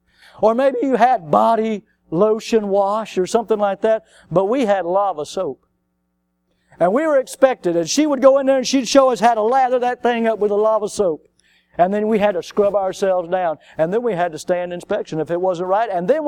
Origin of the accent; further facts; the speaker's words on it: the South, United States; Now, growing up in the South, you have to understand something.